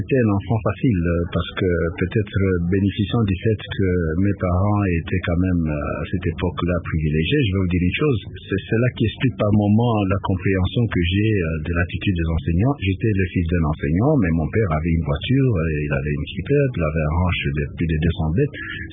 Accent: Bandundu, DR Congo; Parce que je viens de la province de Bandundu. Mais il faut dire que de mon territoire d'origine, c'est une savane herbeuse.

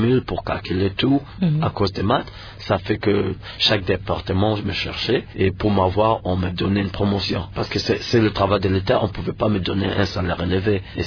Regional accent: DR Congo; Je viens du Congo, on est presque à 100% noir.

